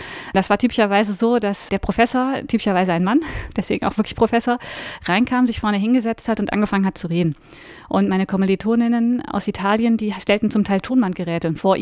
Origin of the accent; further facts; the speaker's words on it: Cologne, North Rhine-Westphalia, Germany; Ich komme aus Köln und ich habe auch in Köln studiert.